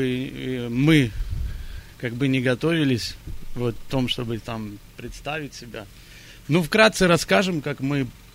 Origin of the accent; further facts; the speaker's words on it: Israel; я сам из Израиля, я вырос в Израиле, и покаялся там через довольно-таки харизматичную общину. Моя мама с детства верующая, она из баптистской общины.